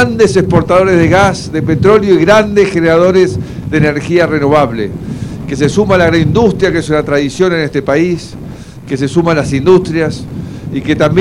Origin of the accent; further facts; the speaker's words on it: Argentina; Eso somos los argentinos